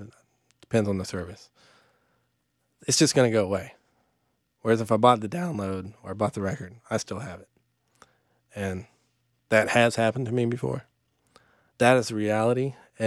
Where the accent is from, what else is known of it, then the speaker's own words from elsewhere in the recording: Atlanta, Georgia, United States; You know, I grew up in Atlanta, which now is like, oh man, you know, you gotta play Atlanta, blah blah blah blah.